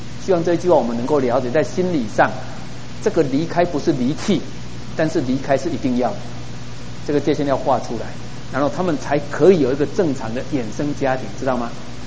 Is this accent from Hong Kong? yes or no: no; Taiwan; 这是我想我们台湾人或是华人最常不容易处理的问题